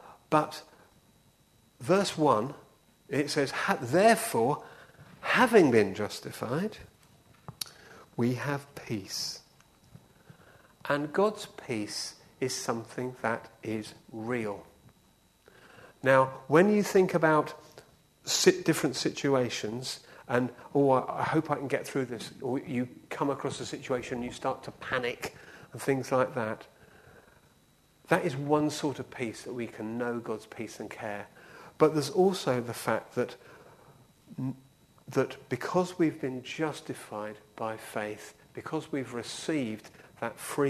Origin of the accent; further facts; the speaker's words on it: United Kingdom; now in Kenya; being very British, we got our sandwiches out